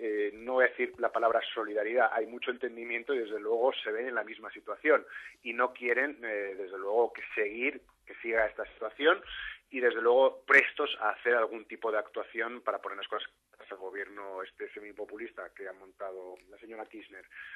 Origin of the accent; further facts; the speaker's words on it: Spain; Y no solamente como españoles